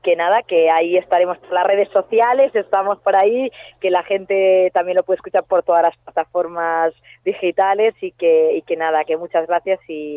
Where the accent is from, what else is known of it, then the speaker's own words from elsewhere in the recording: Galicia, Spain; yo que soy gallega más aún